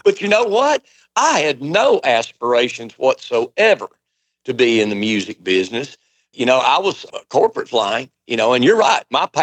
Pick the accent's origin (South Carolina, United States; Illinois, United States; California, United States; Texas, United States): South Carolina, United States; I'm from the Appalachians of South Carolina. And, you know, bluegrass music is the music of the hills.